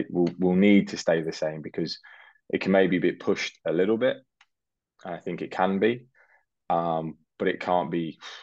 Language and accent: English; England, United Kingdom; I'm English